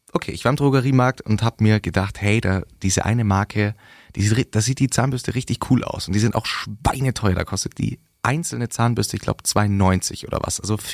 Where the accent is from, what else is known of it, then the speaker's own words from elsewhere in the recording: Germany; die wussten natürlich, wir sind aus Deutschland